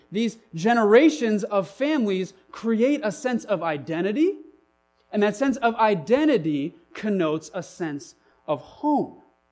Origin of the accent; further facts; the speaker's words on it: Carmel Valley, California, United States; In my own hometown, I'm from California. Please don't hold that against me. In my own hometown of Carmel Valley, California, we see this over and over again.